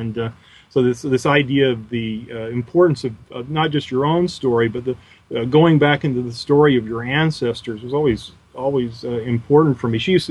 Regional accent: Taylorsville, Utah, United States; also born or lived in Salt Lake City; I grew up in Taylorsville, Utah, on what was left of my grandparents' 30-acre farm.

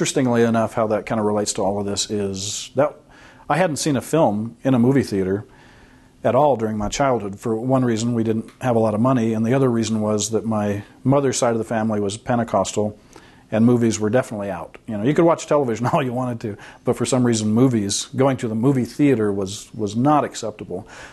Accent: Chicago, Illinois, United States; born there; I was born in Chicago, Illinois, to a non-Mormon family

